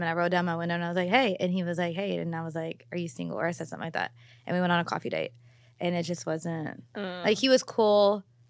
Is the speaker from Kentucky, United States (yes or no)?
yes; Louisville, Kentucky, United States; It is like Kentucky is very, well, I'm from Louisville, so Louisville's very, you have like three big areas of Louisville.